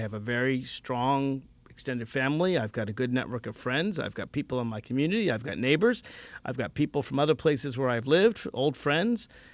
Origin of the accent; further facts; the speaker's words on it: Nashville, Tennessee, United States; I mean, I grew up in Nashville, Tennessee. Yeah, that's not small town South, but it is the South.